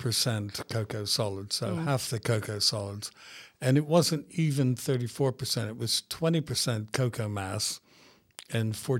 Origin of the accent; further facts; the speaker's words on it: Nebraska, United States; born there; I was born in Nebraska, which is right in the middle of America.